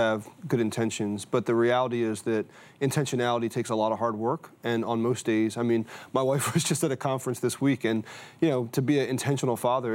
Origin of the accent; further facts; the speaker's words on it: New Jersey, United States; I was raised in South Jersey in a very rural community, and my mom is German, my dad is African American